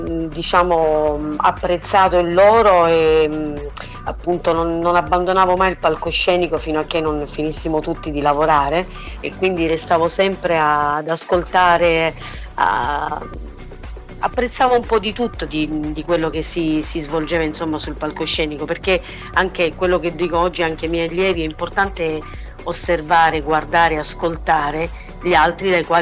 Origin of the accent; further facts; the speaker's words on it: Barcellona Pozzo di Gotto, Sicily, Italy; quella appunto del mio paese di Barcellona, il mio paese di origine, dove tuttora insomma lavoro